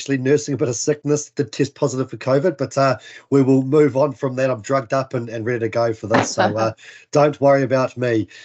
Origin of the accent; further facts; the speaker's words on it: Northland, New Zealand; I grew up in Whanganui, as some of our listeners will know, proud Northland boy. You know, often called the winterless North, but I'll tell people that's not quite the truth.